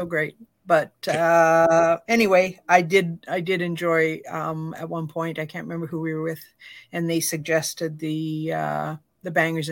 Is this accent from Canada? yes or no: yes; Canada; As a Canadian, I have to go for steak